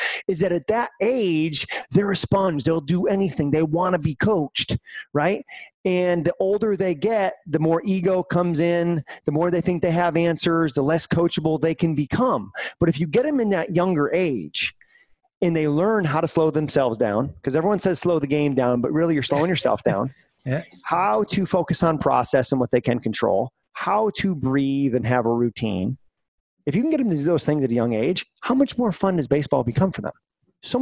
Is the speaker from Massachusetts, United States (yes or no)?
yes; Massachusetts, United States; Red Sox versus Yankees growing up in Massachusetts, you know, everyone has done that, right?